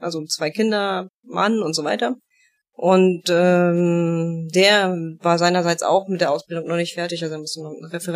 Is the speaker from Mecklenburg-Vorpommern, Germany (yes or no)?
yes; Mecklenburg-Vorpommern, Germany; also born or lived in Thuringia; Also ich bin in Thüringen geboren, in Mecklenburg aufgewachsen.